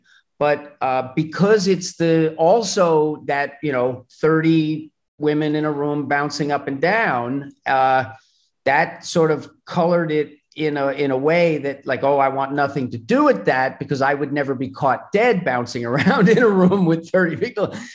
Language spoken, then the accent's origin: English; Madison, New Jersey, United States; Madison, New Jersey was sort of, when I was coming up, it was really known as a tough, principally Italian town.